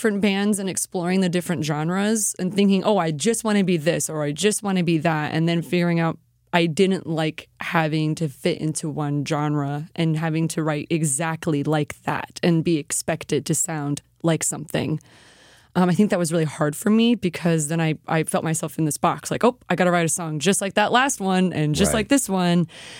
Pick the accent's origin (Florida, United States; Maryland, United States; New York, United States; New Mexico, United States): Florida, United States; Sarasota; Yeah, I'm born and raised in Sarasota.